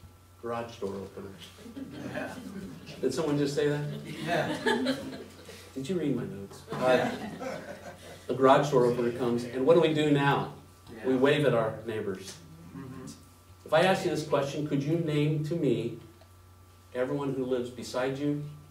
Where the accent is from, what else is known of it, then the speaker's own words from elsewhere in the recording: Dayton, Ohio, United States; I grew up in Dayton, Ohio, and I'm the youngest of three boys.